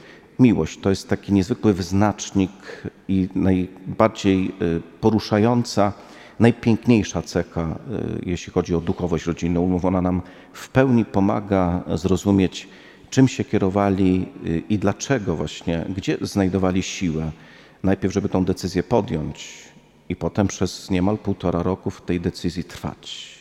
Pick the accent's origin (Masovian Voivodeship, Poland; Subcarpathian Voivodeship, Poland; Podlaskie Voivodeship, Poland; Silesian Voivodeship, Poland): Subcarpathian Voivodeship, Poland; Łańcut; Chcę się też podzielić, bo akurat pochodzę z Łańcuta.